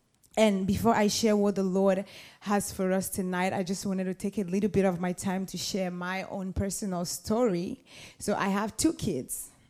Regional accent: Cameroon; I'm from Cameroon originally, which is in Central Africa. My family was a polygamous family

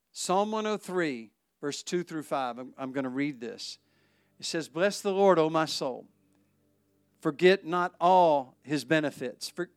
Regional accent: New York, United States; I'm a New Yorker, so I'm really special.

